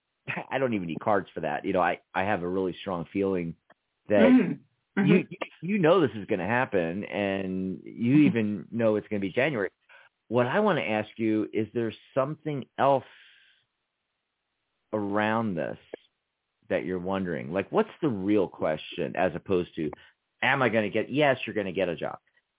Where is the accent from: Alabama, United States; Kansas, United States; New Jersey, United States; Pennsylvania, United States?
Pennsylvania, United States; Philadelphia; I'm from Philly, but I shed it, the accent.